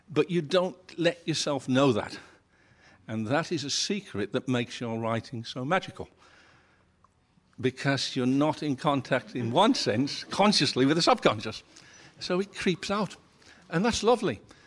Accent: Birmingham, West Midlands, United Kingdom; By the way, I'm a Brummie, so thanks for living in Birmingham.

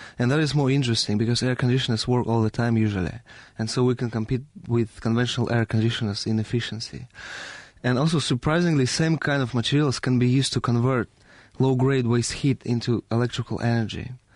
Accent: Russia; English is a second language; Yes, I'm from Russia.

